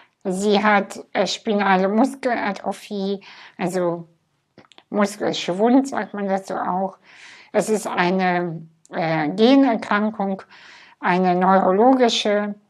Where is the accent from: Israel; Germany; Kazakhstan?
Kazakhstan; Ich bin in Kasachstan geboren. In einem Dorf, hinter einem Dorf, hinter einem Dorf, was nicht mal auf Google Maps zu finden ist.